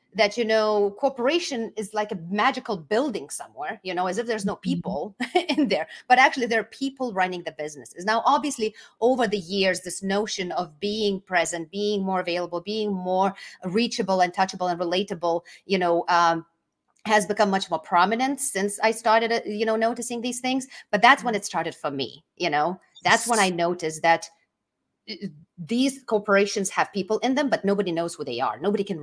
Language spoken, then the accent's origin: English; Lithuania; moved away as an adult; now in United States; That comes from my background being a Lithuanian. So I grew up and I was born and raised in Lithuania, which is my home country. When we moved here to the United States, my journey started here as a housewife.